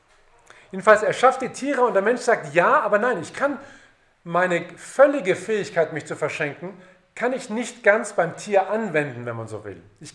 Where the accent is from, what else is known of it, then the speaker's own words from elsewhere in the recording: Bavaria, Germany; in China ich bin Bayer, ja, in China, also ich sage ja hier China oder China